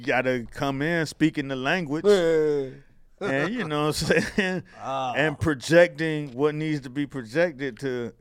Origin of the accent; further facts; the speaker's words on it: Miami, Florida, United States; I'm from Miami. You be in real situations with real danger and real, like, life or death shit.